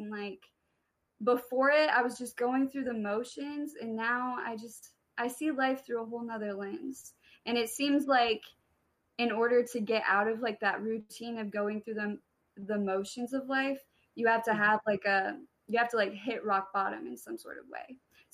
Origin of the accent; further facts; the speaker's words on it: Minden, Nebraska, United States; now in San Diego, United States; I am originally from Nebraska, small town in Minden, Nebraska, and I just moved to San Diego for grad school.